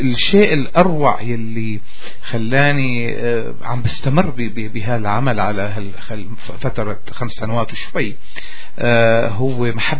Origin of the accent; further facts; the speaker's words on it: Syria; وكفنان سوري عايش حياتي من ناحية الفن وكأني أنا من دمشق